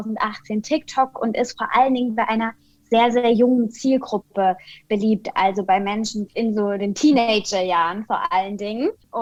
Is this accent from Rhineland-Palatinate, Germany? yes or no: yes; Kaiserslautern, Rhineland-Palatinate, Germany; now in Berlin, Germany; Ich bin gebürtige Pfälzerin. Ich komme aus Kaiserslautern, lebe und arbeite aber inzwischen in Berlin